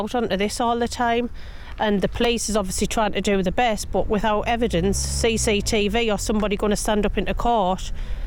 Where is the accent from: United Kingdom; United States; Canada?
United Kingdom; Trimden; No, well, I'm from Trimden. I've been born and bred in Trimden all my life